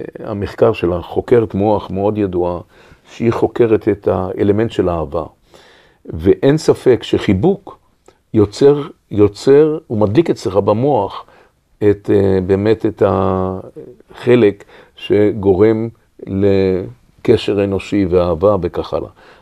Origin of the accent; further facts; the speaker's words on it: Tel Aviv, Tel Aviv District, Israel; also born or lived in Ramat Gan; אני פלסטיני במקור, אני נולדתי בארץ הזאת, בתל אביב. אני גדלתי תוך המנדט, תוך הרצח של השואה, ואחר כך גם עברנו לרמת גן, תוך מלחמת השחרור.